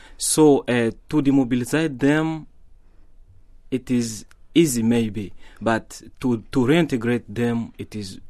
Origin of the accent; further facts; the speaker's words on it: Uvira, South Kivu, DR Congo; English is a second language; I'm from Eastern Par in the province of South Kivu in Uvira.